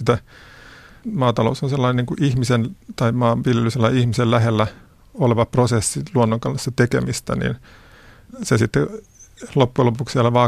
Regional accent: Hyvinkää, Uusimaa, Finland; No mä kasvoin maatilalla Hyvinkäällä, joka on sukutila ja olen 60-luvulla syntynyt

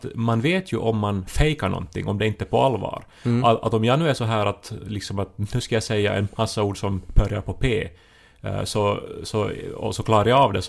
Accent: Esse, Ostrobothnia, Finland; så måste vi återskapa köket hemma i Esse då, på 80-talet

